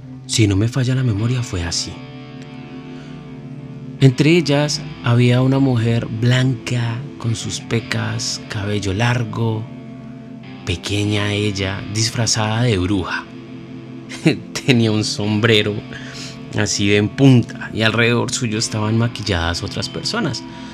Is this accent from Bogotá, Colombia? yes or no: yes; Bogotá, Colombia; yo crecí en Bosa, Brasil. Un sector duro, un sector difícil, un sector complicado para la movilidad, complicado para la convivencia, complicado para las relaciones personales, complicado para todo.